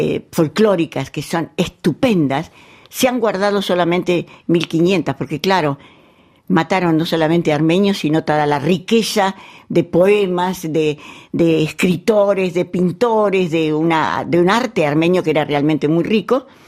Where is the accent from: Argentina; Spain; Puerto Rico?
Argentina; yo soy argentina, ¿cómo voy a hacer el segundo movimiento sobre una melodía armenia?